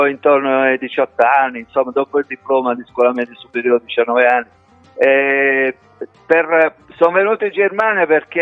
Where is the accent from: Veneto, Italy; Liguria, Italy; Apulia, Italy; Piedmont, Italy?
Apulia, Italy; now in Milan, Italy; io vivo a Milano, ma ad estate vado in Puglia, sono originario della Puglia